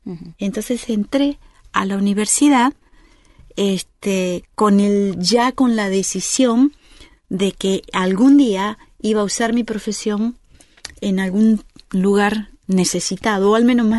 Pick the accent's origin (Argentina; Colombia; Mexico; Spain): Argentina; Salta; De Salta, yo soy de Salta.